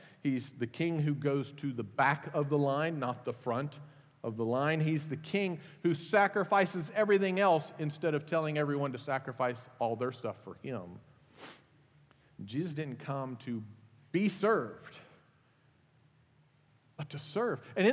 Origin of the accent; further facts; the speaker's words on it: United States; I'm an American. I love America.